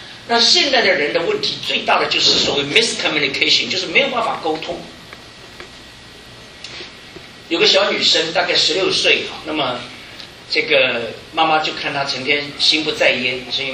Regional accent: China; 看自己这有点跟我们中国人很像，我们叫中国就是要在中间的

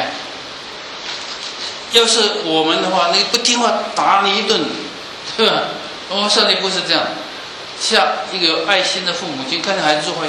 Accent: Guangdong, China; 我们全家都是饮茶的，我们广东人。

